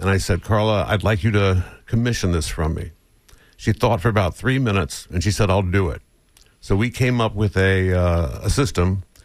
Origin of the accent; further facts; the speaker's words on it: Tampa, Florida, United States; also born or lived in New England; I had spent almost 20 years in New England, though I was born and raised in Tampa, and so many of my plays were about the Northeast.